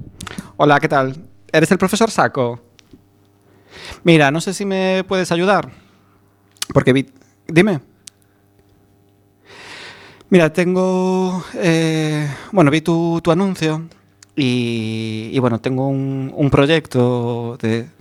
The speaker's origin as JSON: {"language": "Spanish", "town": "A Coruña", "region": "Galicia", "country": "Spain", "said": "nosotros somos de Coruña"}